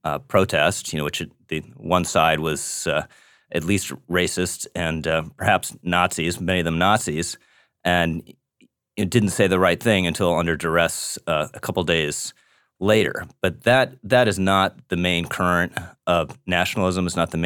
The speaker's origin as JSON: {"language": "English", "country": "United States", "said": "being an American patriot and nationalist"}